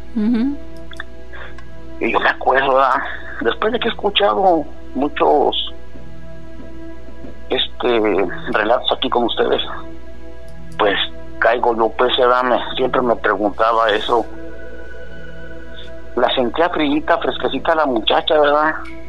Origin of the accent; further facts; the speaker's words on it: Tarímbaro, Michoacán, Mexico; born there; yo soy nacido en Tarímbaro, pero mi papá y mi mamá son de otro pueblo que se llama Indaparapeo, allí mismo en Michoacán